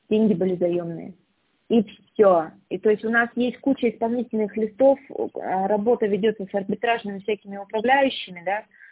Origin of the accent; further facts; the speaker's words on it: Irkutsk, Irkutsk Oblast, Russia; also born or lived in Cheremkhovo; now in Krasnoyarsk, Russia; Я родилась в Черемхово, но почти всю свою жизнь прожила в Иркутске до определенного возраста. Потом я уехала вместе с мамой сюда, в Красноярск.